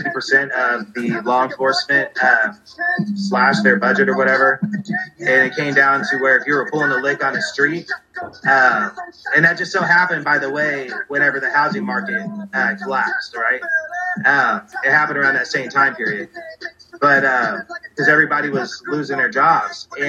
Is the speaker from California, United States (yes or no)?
yes; California, United States; I used to be very proud of the fact that I was raised in California.